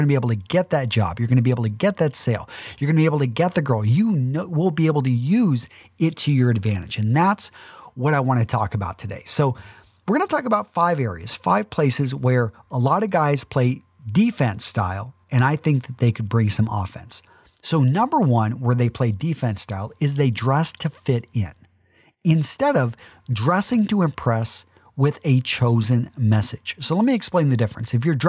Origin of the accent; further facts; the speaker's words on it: Texas, United States; I grew up in West Texas where high school football was big